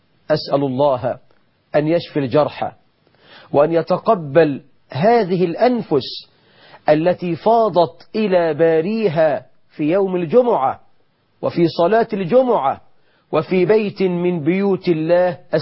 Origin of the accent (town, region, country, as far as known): Egypt